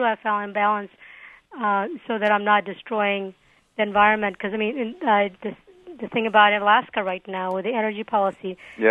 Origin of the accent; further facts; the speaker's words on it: India; born there; because I was born in India